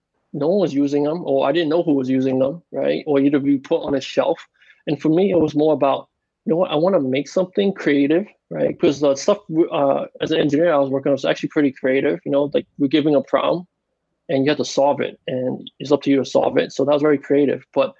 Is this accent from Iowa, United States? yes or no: no; Queens, New York, United States; also born or lived in California; So growing up in Queens, I was always into science and stuff, you know. And so actually I did a whole route. I did a whole engineering route. I went to engineering school in New York City.